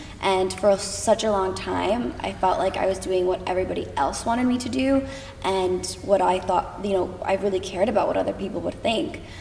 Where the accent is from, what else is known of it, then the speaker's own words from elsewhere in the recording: Connecticut, United States; now in Los Angeles, United States; I'm from Connecticut.